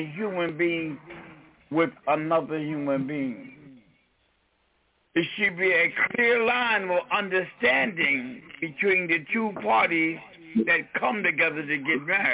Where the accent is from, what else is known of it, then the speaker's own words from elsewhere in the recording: New York City, New York, United States; I'm from New York City on planet Earth.